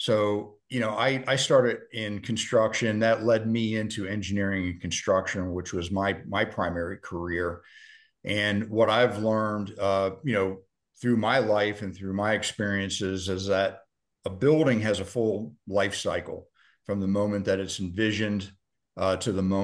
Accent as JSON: {"language": "English", "region": "New Jersey", "country": "United States", "tie": "born or raised there", "said": "I was born and raised in South Jersey"}